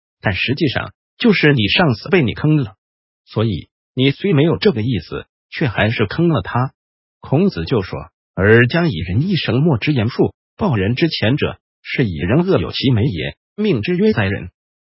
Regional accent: Taiwan; 就是我们台湾人说的

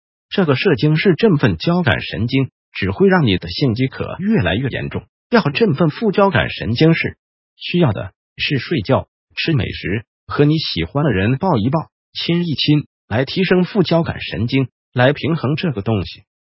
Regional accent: Taiwan; 我们台湾人喝醉酒了，这样勾肩搭背走路很普通啊

